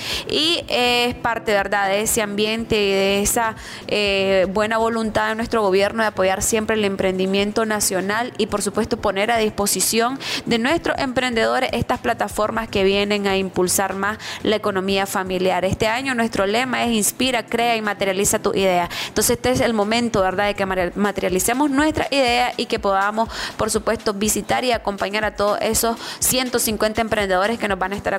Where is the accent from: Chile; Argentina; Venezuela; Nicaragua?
Nicaragua; que nos caracteriza como nicaragüense y que es parte también de la idiosincrasia nacional